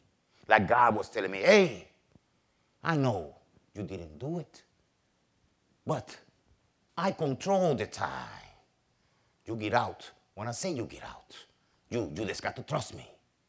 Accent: Puerto Rico; also born or lived in Brooklyn, New York; I was born in Brooklyn, New York, but I raised in the island of Puerto Rico. They took me back when I was a little kid.

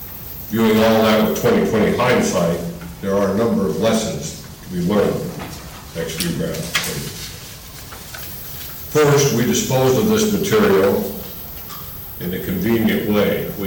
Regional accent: Montana, United States; I can remember when I was growing up in Montana

